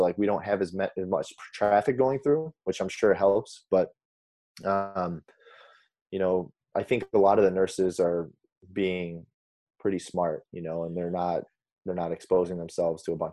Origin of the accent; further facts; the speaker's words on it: Indiana, United States; moved away as an adult; also born or lived in Chicago; now in California, United States; I'm from Indiana. So I started, I worked in Chicago for about a year and a half, 2 years. And then I just shot to California.